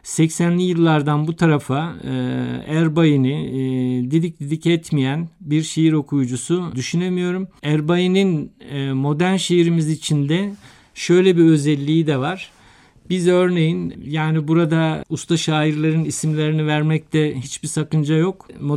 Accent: Konya, Turkey; ben Konyalıyım.

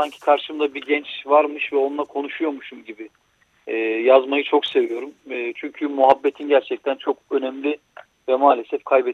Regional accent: Sarıyer, Istanbul, Turkey; Sarıyerliyim, doğma büyüme ve Sarıyer aşığı bir adamım.

